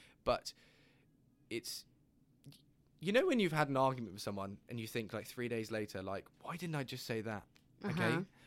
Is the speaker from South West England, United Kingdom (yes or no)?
yes; Bournemouth, South West England, United Kingdom; So I'm from the south of the UK, near a place called Bournemouth. I live like 20 minutes inland from the sea in the middle of nowhere.